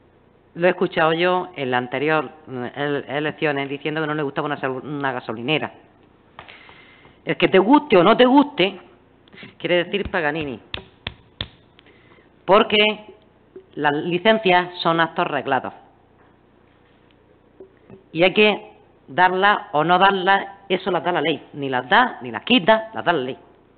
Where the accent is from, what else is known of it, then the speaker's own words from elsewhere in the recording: Níjar, Andalusia, Spain; porque soy de Níjar, no como algunos que vienen de Barcelona, a darnos lecciones.